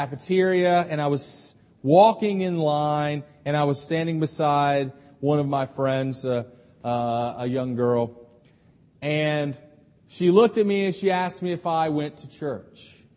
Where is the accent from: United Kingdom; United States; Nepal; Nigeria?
United States; the South; I was actually born in the South, and I kind of like that I was born in the South. I'm not proud of everything that the South has done, but I like being a Southerner.